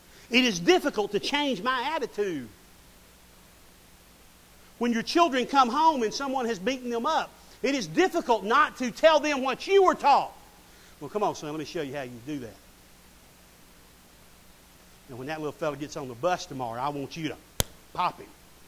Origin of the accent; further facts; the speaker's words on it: Collinsville, Alabama, United States; I'm from Collinsville, Alabama. Y'all know that? Some of y'all might not know that.